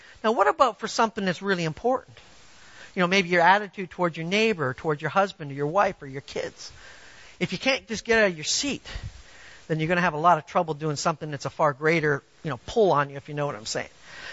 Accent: Canada; now in United States; I'm an American now, all right? I was a Canadian. Now I have my American citizenship.

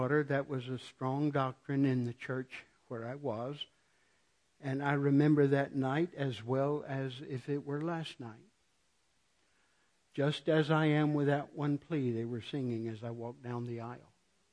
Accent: New Mexico, United States; born there; I was born in New Mexico, and I was born into a church that really believed the Bible

